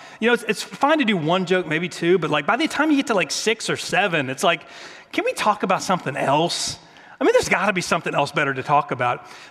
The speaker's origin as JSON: {"language": "English", "region": "Virginia", "country": "United States", "tie": "born or raised there", "said": "Again, I grew up in Virginia. And there's a great rivalry."}